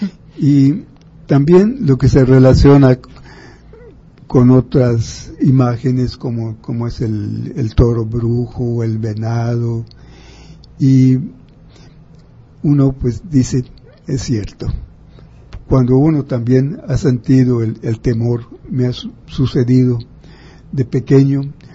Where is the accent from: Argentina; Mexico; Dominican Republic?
Mexico; Yucatán; Y por otro lado, yo como yucateco pues le he oído desde pequeño.